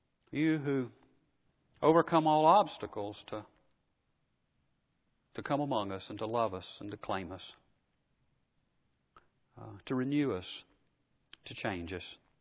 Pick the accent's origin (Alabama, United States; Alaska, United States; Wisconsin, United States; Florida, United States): Alabama, United States; We people who were raised in Alabama are grateful for folks like some of you who spent your time growing up in Minnesota or Michigan or Kansas or Ohio.